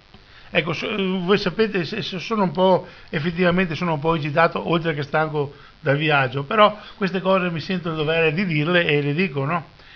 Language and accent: Italian; Veneto, Italy; Per noi veneti sappiamo cos'è Codogné, perché come veneti, come patrioti veneti